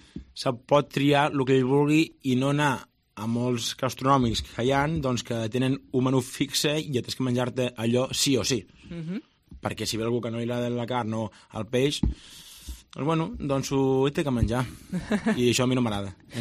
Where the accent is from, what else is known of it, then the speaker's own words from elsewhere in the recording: Catalonia, Spain; al final som d'aquí, no? És a dir, al final som de Catalunya, som d'aquí a la terra, no?